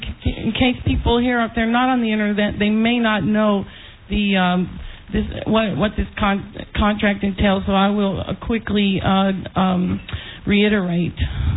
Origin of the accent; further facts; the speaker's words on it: New York, United States; from the New York area.